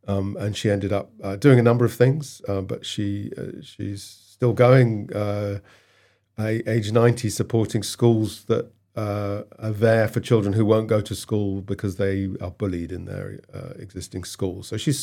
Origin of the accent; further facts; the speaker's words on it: Cambridge, East of England, United Kingdom; I grew up in Cambridge, England.